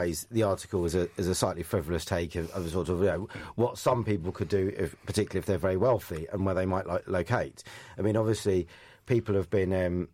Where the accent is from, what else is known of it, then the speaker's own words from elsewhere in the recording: London, United Kingdom; I'm a Londoner and I'm affected by that.